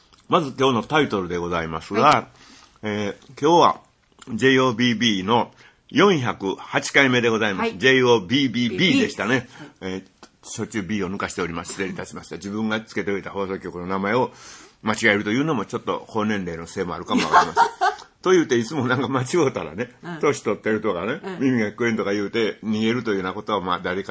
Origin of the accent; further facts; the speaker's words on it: Shiga, Japan; 料理としては僕のふるさとの滋賀県の郷土料理でありますですね